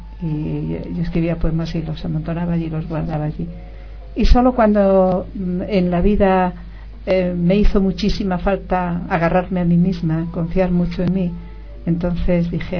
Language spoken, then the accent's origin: Spanish; Galicia, Spain; first language gl; nací hablando gallego, viví hasta los 13 años hablando gallego, pero luego aprendí castellano y viví en un mundo en que se hablaba castellano.